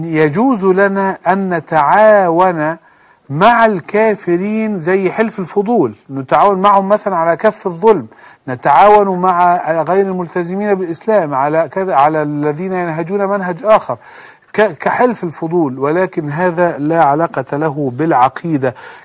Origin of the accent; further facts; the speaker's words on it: Egypt; احنا عندنا في مصر حتى الآن كفور باسم صحابة